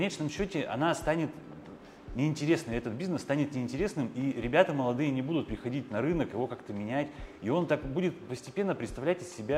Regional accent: Tyumen, Tyumen Oblast, Russia; я как бы вырос в Тюмени, работал в Тюмени там офисным сотрудником, да, и как бы особо из Тюмени никуда не переезжал.

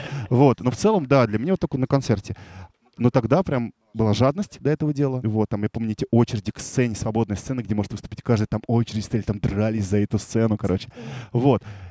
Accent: Moscow Oblast, Russia; я мальчик из Подмосковья.

